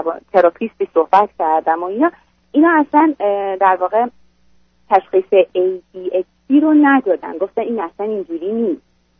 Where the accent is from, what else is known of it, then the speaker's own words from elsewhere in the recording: Iran; moved away; بعد از اینکه از ایران اومدیم